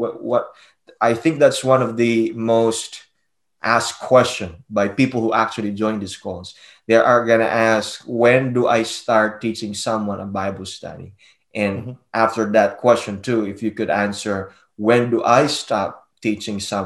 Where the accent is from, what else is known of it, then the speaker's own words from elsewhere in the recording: Philippines; Growing up in the Philippines